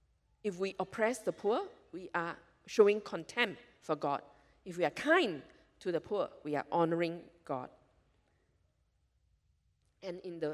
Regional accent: Sarawak, Malaysia; I probably feel closer because I'm from Sarawak. But we grow up with indigenous people around us.

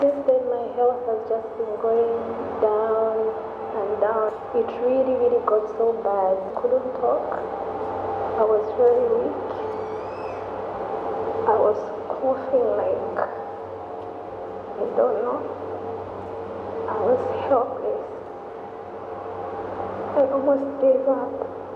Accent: Zambia; moved away as an adult; now in Malaysia; I'm from Zambia. I've been here in Malaysia since September 2014. I'm a student.

